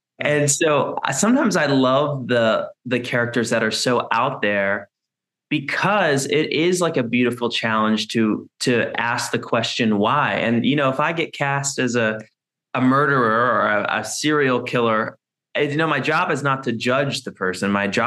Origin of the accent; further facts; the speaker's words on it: Kentucky, United States; Okay, so I'm from Kentucky. So like most boys growing up, I had to play sports.